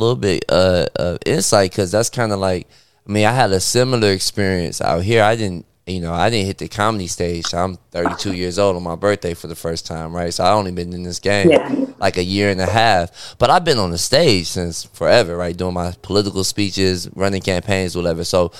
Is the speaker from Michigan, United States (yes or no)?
yes; Detroit, Michigan, United States; Bro, I'm from Detroit. I'm about to rob you.